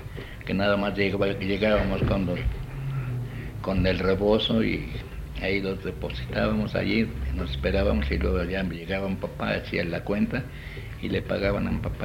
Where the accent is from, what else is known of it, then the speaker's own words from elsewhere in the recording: Puebla, Mexico; born there; Yo nací en Puebla, 11 de mayo de 1897.